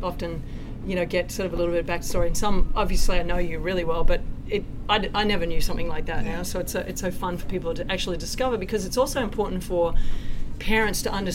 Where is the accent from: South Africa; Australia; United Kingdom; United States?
Australia; But also for me, being Australian, I was the same. I played tons of sports.